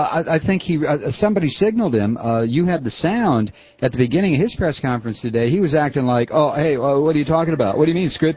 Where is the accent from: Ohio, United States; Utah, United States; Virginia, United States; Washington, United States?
Ohio, United States; I don't know where that is. And I'm from Ohio.